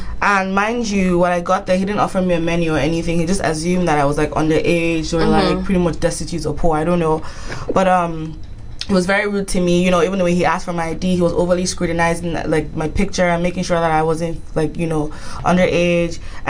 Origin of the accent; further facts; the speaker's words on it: Nigeria; moved away as an adult; now in Boston, United States; So, I'm originally Nigerian.